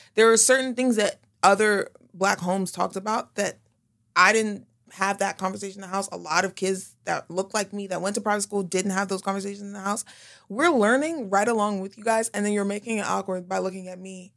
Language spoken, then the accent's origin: English; Nigeria; I'm Nigerian.